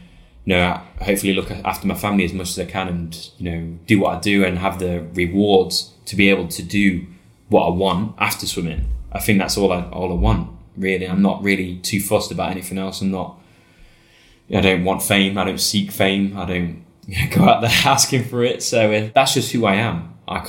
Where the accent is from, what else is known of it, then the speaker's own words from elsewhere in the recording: United Kingdom; I am who I am and I'm British.